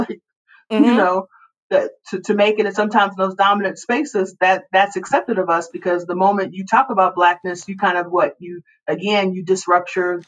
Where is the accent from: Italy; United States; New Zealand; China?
United States; Chicago, Illinois; now in Minneapolis, United States; We're from Chicago, but we now call Minneapolis our home, like many African-Americans from around the United States.